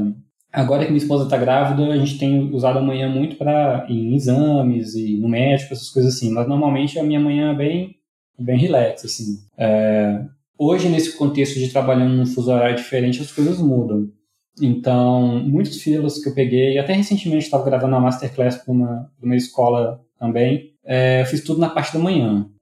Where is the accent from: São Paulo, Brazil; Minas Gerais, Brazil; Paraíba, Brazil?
Minas Gerais, Brazil; Belo Horizonte; eu sou de Belo Horizonte.